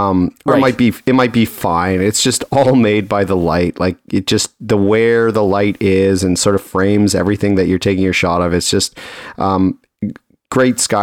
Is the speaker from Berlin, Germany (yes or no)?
no; Tübingen, Baden-Württemberg, Germany; I can't wait to see this in the calendar of Tubingen photos that they use of my hometown.